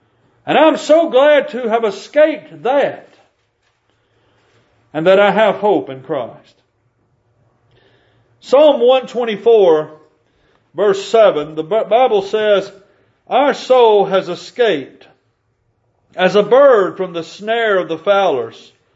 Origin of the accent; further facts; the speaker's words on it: Tennessee, United States; I remember growing up in West Tennessee, we used to go out to Clifton.